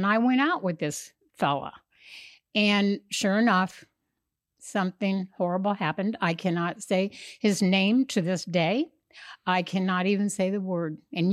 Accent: Wichita, Kansas, United States; I'm from Kansas, born in Wichita.

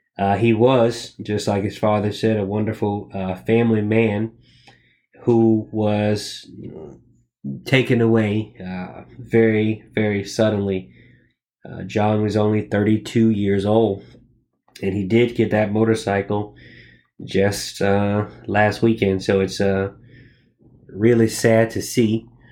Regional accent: Jacksonville, Florida, United States; He came to my hometown with me to Jacksonville, Florida

